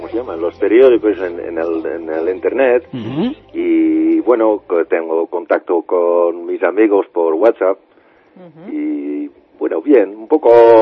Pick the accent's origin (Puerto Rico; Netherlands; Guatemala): Netherlands; Friesland; Sí, la provincia Friesland